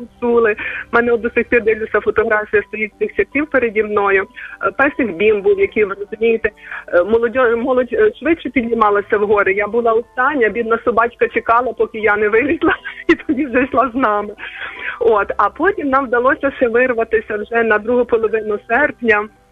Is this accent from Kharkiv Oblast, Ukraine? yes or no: no; Lviv, Lviv Oblast, Ukraine; ми самі зі Львова